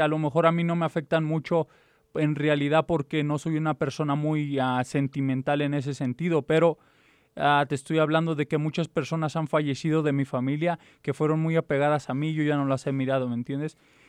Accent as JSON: {"language": "Spanish", "region": "Mexico City", "country": "Mexico", "said": "yo soy del Estado de México, del Distrito Federal"}